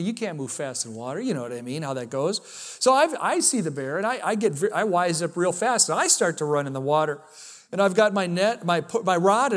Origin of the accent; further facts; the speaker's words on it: Alaska, United States; Just for context, I grew up in Alaska. And a lot of my experiences in childhood were formed there, and it's not like Wisconsin.